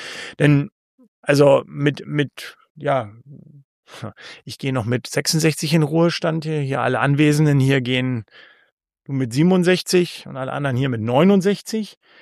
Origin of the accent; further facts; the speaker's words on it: Hanover, Lower Saxony, Germany; born there; als gebürtigen Hannoveraner